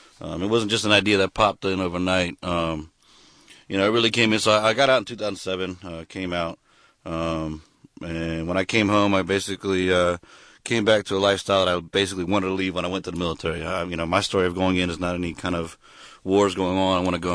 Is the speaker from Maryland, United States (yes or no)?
yes; Maryland, United States; I've moved pretty much all over the nation. Spent most of my time growing up in Maryland, D.C. area. But, I just had a lot of time moving around, get to know a lot of diverse areas